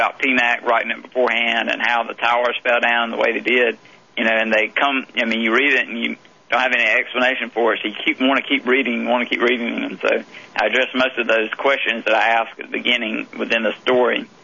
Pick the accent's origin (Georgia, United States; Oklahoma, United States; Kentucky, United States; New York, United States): Georgia, United States; Atlanta; I grew up here in the Atlanta area